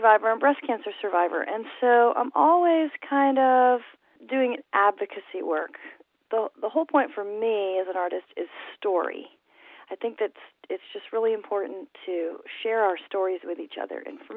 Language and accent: English; North Carolina, United States; also born or lived in California; I sort of took that as my logo when I moved from California back to North Carolina, which is, you know, home.